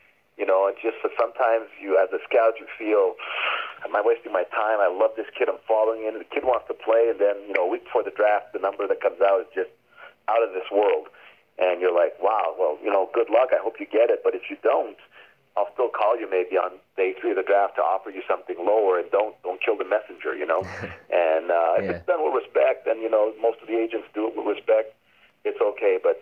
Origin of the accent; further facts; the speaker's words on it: Montreal, Quebec, Canada; I'm Canadian, I'm from Montreal, there's a respect factor.